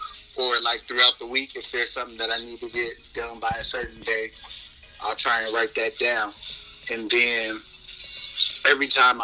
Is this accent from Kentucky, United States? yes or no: no; Chicago, Illinois, United States; now in Dayton, United States; I am from Chicago, Illinois, but I reside in the beautiful Dayton, Ohio area.